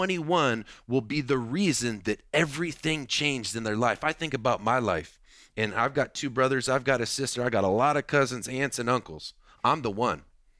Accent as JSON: {"language": "English", "region": "Indiana", "country": "United States", "said": "I'm from Indiana, so I'm a little bit of a country guy."}